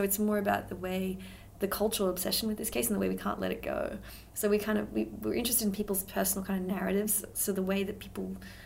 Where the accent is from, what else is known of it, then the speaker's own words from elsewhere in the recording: Australia; I'm Australian